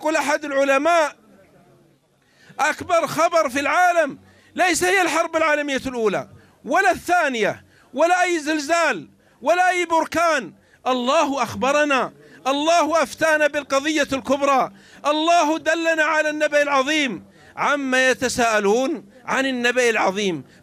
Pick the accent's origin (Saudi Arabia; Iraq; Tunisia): Saudi Arabia; أنا أتيت من السعودية لا بإسلام سعودي ولا لإسلام أردني ولا مصري ولا مغربي